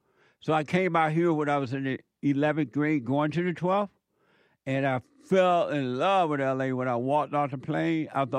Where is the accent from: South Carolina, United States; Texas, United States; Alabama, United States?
Alabama, United States; I did say that I grew up in Alabama on a plantation near Montgomery, Alabama, Eufaula, Tuskegee. I'm kind of in the middle of those places.